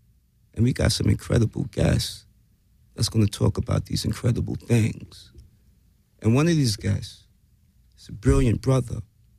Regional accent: Brooklyn, New York, United States; And my hometown is NYC, Brooklyn, New York. How about that? Peace and love, Brooklyn.

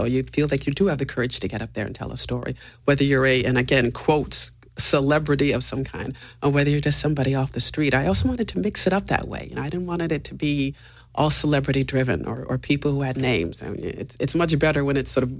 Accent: San Francisco, California, United States; I'm from San Francisco. And I grew up in that kind of family where you were supposed to pronunciate and speak well.

